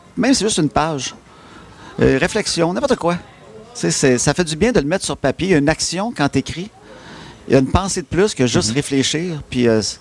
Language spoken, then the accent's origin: French; Trois-Rivières, Quebec, Canada; Puis je viens de Trois-Rivières, je connaissais rien là-dedans